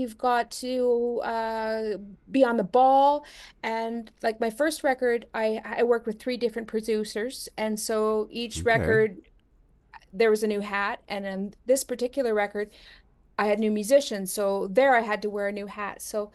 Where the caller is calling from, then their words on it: Sechelt, British Columbia, Canada; Sechelt, BC. And you know, we get a lot of rain up here.